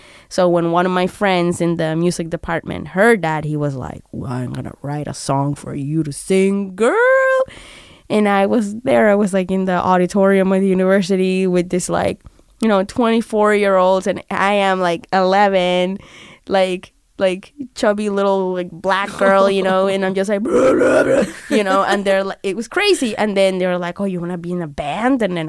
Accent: Barranquilla, Atlántico, Colombia; when I was growing up in South America, I used to love like metal

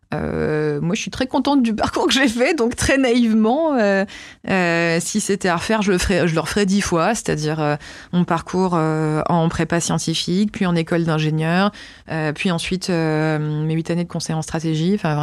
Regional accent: Marseille, Provence-Alpes-Côte d'Azur, France; Enfin, moi, je suis marseillaise à la base.

